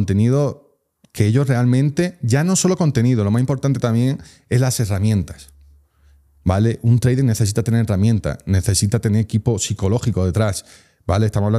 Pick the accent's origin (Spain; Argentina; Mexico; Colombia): Spain; yo soy español y yo quiero que los hispanohablantes tengamos una comunidad real